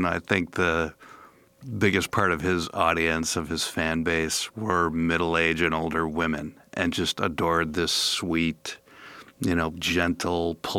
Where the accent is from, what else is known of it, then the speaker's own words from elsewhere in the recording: Cedarburg, Wisconsin, United States; I grew up near Milwaukee in Cedarburg, and as a kid was vaguely familiar